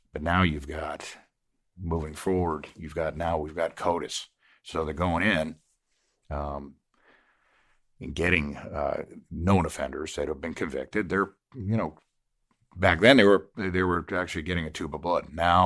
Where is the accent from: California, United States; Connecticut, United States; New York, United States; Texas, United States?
Connecticut, United States; I'm originally from Connecticut. I was in the military in Savannah, Georgia for 3 years. I moved back to Connecticut.